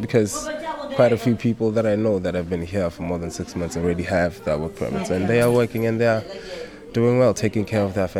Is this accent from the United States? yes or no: no; Botswana; now in Ireland; Most definitely, because I'm from a very poor country. I'm from Botswana. So where I am from, we don't make that much.